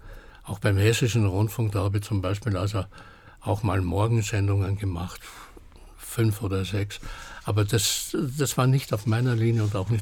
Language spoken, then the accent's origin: German; Vienna, Austria; Aber Klassik ist natürlich, als Wiener bist du mit Klassik natürlich irgendwo sehr verbunden und auch mit Operette oder solchen Sachen.